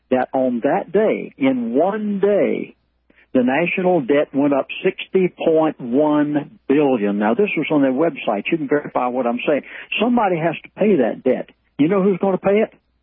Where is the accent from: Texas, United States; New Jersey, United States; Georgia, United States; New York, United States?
Georgia, United States; I didn't give this on Ken Bagwell's show this morning because I was brought up in Georgia. I know the mindset of those people.